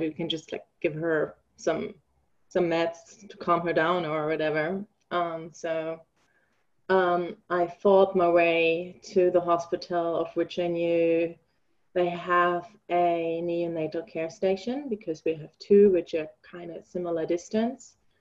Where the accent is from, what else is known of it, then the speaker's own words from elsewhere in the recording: Germany; English is a second language; now in New Zealand; I say, because I'm originally from Germany.